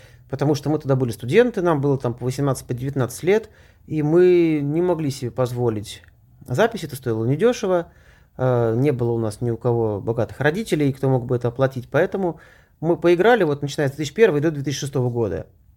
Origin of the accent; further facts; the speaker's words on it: Moscow, Russia; Я родился в Москве.